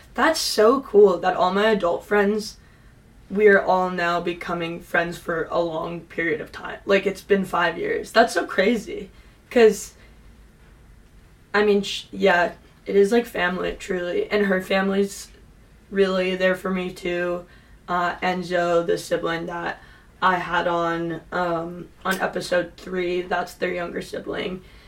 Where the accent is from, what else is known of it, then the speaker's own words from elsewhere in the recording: California, United States; Sorry, I'm from Southern California